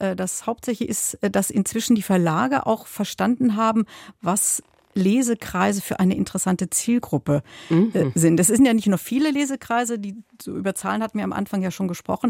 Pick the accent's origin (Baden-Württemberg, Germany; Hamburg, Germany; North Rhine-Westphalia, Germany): North Rhine-Westphalia, Germany; Bad Honnef; Ich komme aus Bad Honnef. Das ist eine Kleinstadt mit 25.000 Einwohnern in der Nähe von Bonn.